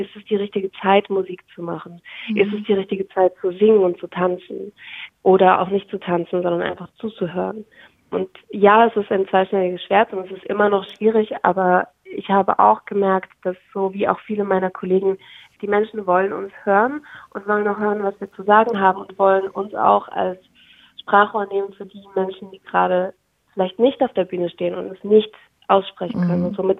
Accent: Germany; born there; first language Ukrainian; German is a second language; Man muss dazu sagen, ich bin in Deutschland geboren. Ukrainisch ist zwar meine Erstsprache, aber ich sehe mich selber als Deutsch-Ukrainerin.

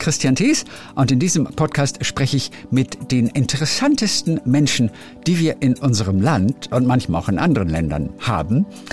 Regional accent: Schwarzenbek, Schleswig-Holstein, Germany; Na, ich komme aus Lübeck, habe in der Nähe von Hamburg, bin ich aufgewachsen.

